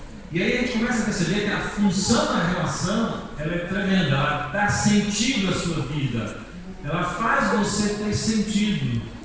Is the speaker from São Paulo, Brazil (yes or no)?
no; Bahia, Brazil; No meu caso, eu sou baiana